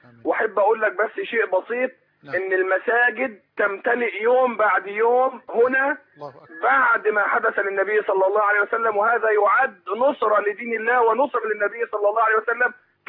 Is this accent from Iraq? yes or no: no; Egypt; now in Kuwait; أنا مصري وأعمل بالكويت